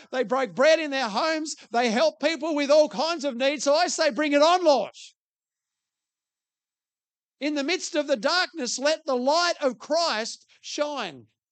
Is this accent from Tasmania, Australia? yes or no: yes; Tasmania, Australia; born there; I'm not an Australian anymore. I'm not a Tasmanian. I was born in Tasmania. I live in Australia